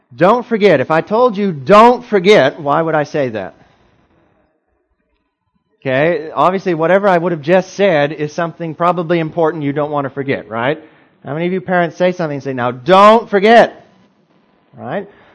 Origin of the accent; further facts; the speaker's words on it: Renz, Georgia, United States; also born or lived in Augusta; I was born in Augusta, actually, just down the road, and was raised in a little place called Renz, Georgia. I might be close enough that some of you know where that is, just south of Fort Gordon there down US 1.